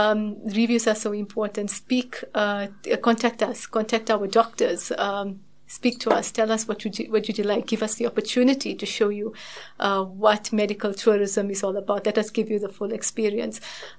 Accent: South Africa; You know, so being South African, if we have South African or African clients that come, we are there to help them

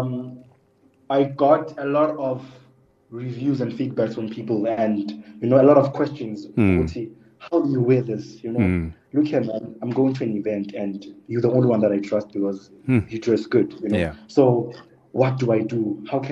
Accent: Port Elizabeth, Eastern Cape, South Africa; So I grew up in the Eastern Cape.

